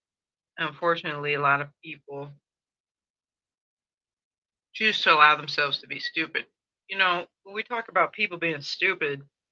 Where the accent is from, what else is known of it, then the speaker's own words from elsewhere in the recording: Chicago, Illinois, United States; you know, I'm Gen X and I'm from Chicago.